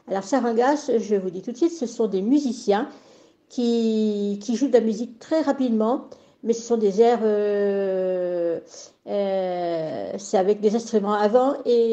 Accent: Buñol, Valencian Community, Spain; je suis de Bugnol, nous, on a un bracelet spécial pour rentrer. Pour les Bugnoleros, c'est gratuit.

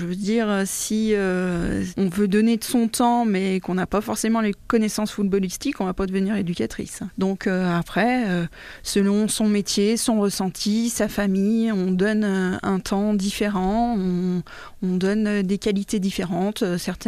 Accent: Auvergne-Rhône-Alpes, France; Donc, moi, je suis de l'Ain

